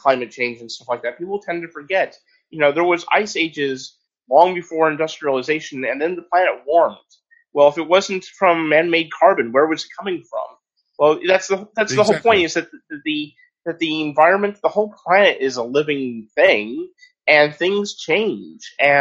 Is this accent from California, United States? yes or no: yes; California, United States; from Northern California, and I've lived in Southern California